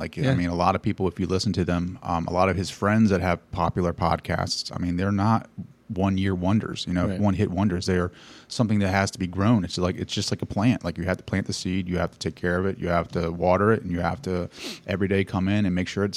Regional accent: United States; Like, I'm very blue collar. I'm from Sussex County.

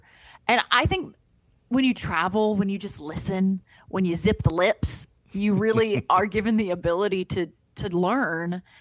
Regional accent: United States; And I was like, well, I'm an American. We don't get vacation.

